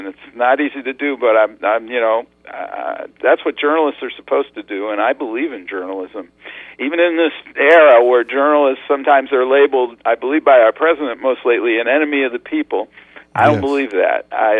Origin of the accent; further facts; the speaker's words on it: Rochester, New York, United States; I grew up in Rochester, New York, and I liked stories, and you know, I watched a lot of television.